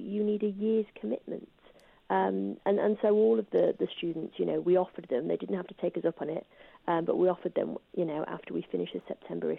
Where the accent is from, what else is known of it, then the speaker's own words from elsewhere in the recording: Salford, North West England, United Kingdom; I didn't grow up in poverty, but I did grow up in a tough area. I grew up in Salford